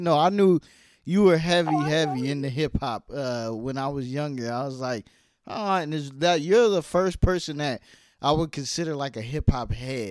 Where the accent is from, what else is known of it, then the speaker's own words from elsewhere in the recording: New York City, New York, United States; But that's just growing up in New York City.